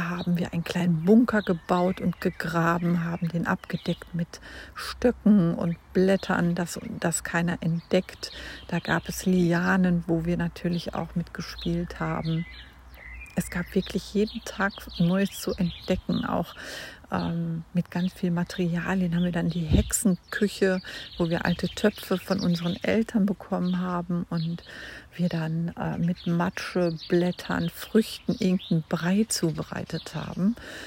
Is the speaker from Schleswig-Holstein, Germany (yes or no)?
no; North Rhine-Westphalia, Germany; also born or lived in Düsseldorf; Ja, als Kind, wie gesagt, bin ich im Sauerland groß geworden.